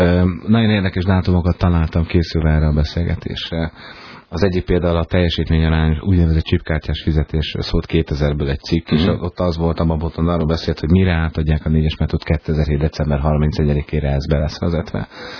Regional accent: Miskolc, Borsod-Abaúj-Zemplén, Hungary; erre tudok konkrét példát, például Miskolc, a szülővárosom

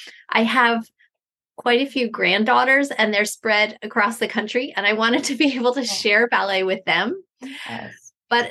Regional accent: Pennsylvania, United States; I am from Eastern Pennsylvania, and I get to do what I love.

